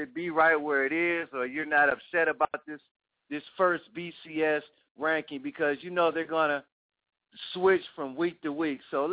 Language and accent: English; Cleveland, Ohio, United States; I'm your host from Cleveland, Ohio